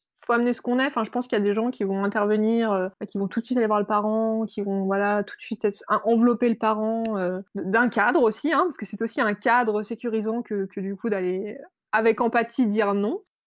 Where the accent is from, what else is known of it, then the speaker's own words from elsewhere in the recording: France; also born or lived in Sweden; Pourtant, je suis française, hein. Mais je suis devenue adulte en Suède.